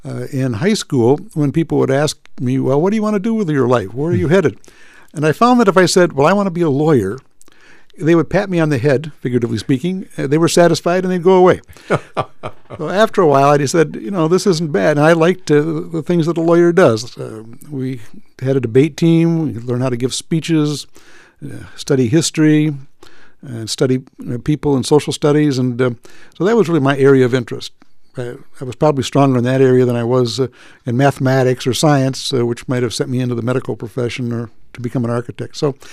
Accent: East Lansing, Michigan, United States; Well, I was born in Ingham County, Michigan, the center of the state. Grew up in East Lansing, Michigan.

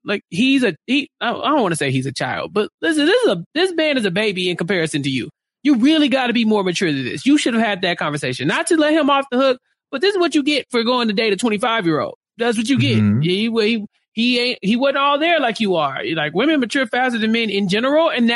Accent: Texas, United States; You know, I'm proud Texan.

